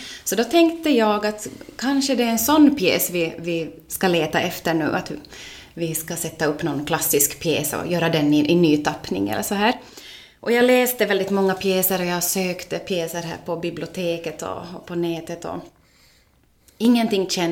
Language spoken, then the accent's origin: Swedish; Oravais, Ostrobothnia, Finland; Jag är hemma från Oravais